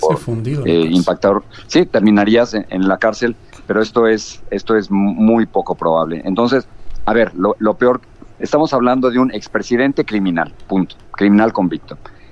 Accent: Mexico; pero para los que somos mexicanos y latinoamericanos, eso es realmente increíble.

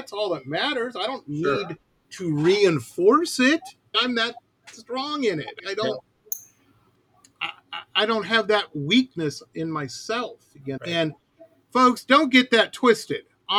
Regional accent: Detroit, Michigan, United States; Where I grew up in Detroit, it was maybe a gang of two.

